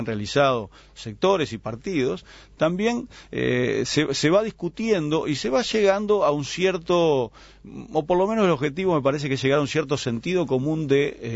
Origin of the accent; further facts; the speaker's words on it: Salto, Uruguay; Yo vengo de Salto